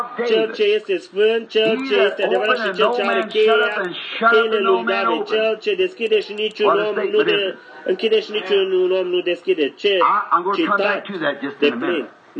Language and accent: Romanian; United States; Da, eu sunt american.